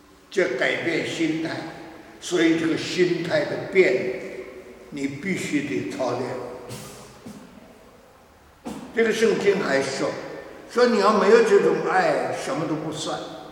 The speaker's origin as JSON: {"language": "Chinese", "region": "Tianjin", "country": "China", "tie": "born or raised there", "said": "说实在，我讲天津话，我是天津长大的，讲天津话在北京他们不懂"}